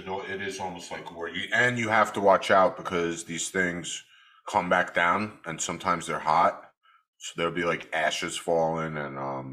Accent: Brooklyn, New York, United States; when I was a kid growing up in Brooklyn, there was stores everywhere and you could buy fireworks and weapons.

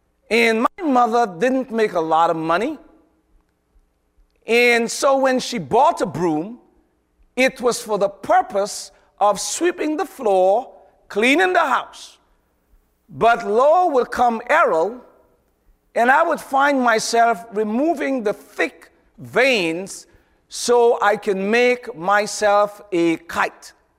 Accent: Guyana; where I was born in Guyana

